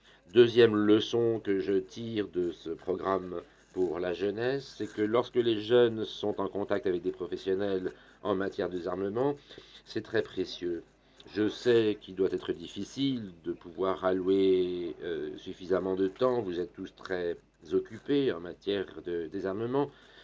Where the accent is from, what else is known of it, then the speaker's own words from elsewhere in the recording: Germany; French is a second language; je viens d'Allemagne.